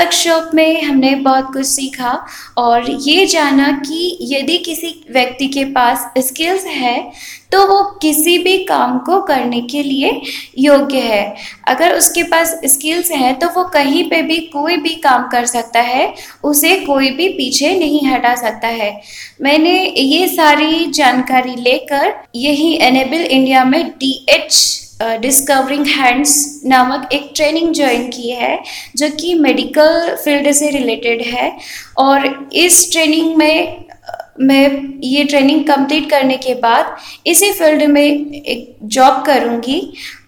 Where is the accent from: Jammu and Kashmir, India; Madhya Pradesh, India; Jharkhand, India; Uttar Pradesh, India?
Madhya Pradesh, India; मैं totally blind हूँ और मैं मध्य प्रदेश से आई हूँ।